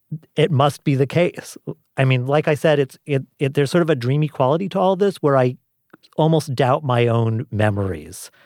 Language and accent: English; New York City, New York, United States; So I grew up in New York City.